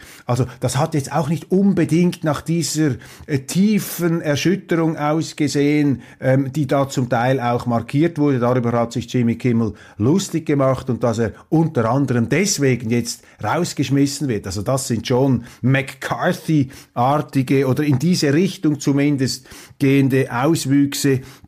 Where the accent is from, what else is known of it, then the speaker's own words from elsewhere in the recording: Switzerland; Also ich will hier jetzt nicht alarmistisch mich aufblustern als Schweizer, der da den Amerikanern die Demokratie erklären möchte.